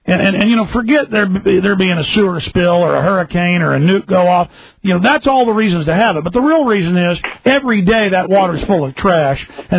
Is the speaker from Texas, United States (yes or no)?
yes; Dallas, Texas, United States; even though I grew up in Dallas. I grew up right outside Dallas. I haven't been back to see that house since I was about maybe 10 years old.